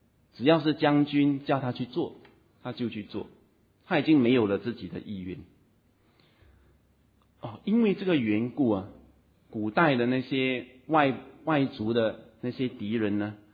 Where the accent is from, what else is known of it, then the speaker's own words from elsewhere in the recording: Singapore; 因为我们新加坡人当兵坦白说了，到最后是相当轻松的了